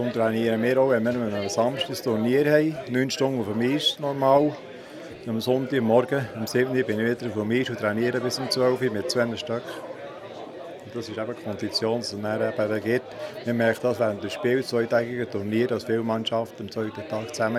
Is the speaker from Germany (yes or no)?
no; Hindelbank, Bern, Switzerland; Also ich bin auch in der Hindelbank aufgewachsen.